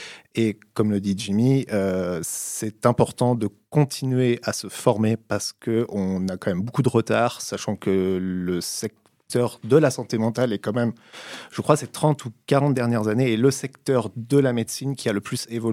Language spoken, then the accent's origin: French; France; now in Switzerland; Alors moi, pour la petite histoire, je suis français, donc j'ai pratiqué pendant 13 ans en fait en France